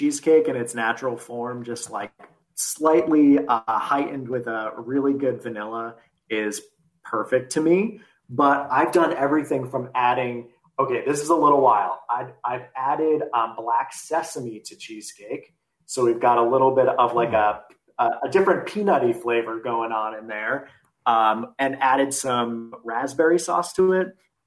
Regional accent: Boston, Massachusetts, United States; I'm from Boston originally, and my family is still out there.

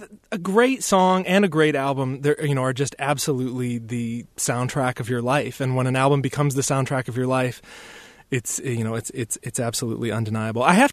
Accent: Wisconsin, United States; growing up in Wisconsin, Wisconsin Public Radio has just been a huge boon to my existence and the existence of my dear mother in Iola, Wisconsin.

